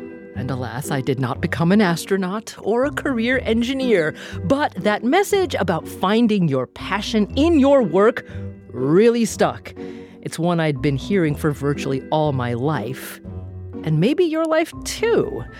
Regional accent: Corvallis, Oregon, United States; My hometown of Corvallis, Oregon, used to have a summer science and art festival called Da Vinci Days.

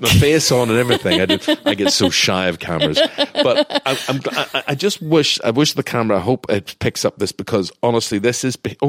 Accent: Ireland; When I bring this question up, being Irish and being Catholic, we are constantly obsessed with death, right?

